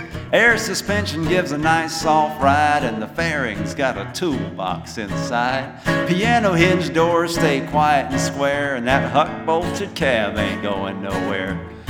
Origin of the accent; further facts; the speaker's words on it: Chapel Hill, North Carolina, United States; I am from Chapel Hill, North Carolina, which thinks a lot of itself.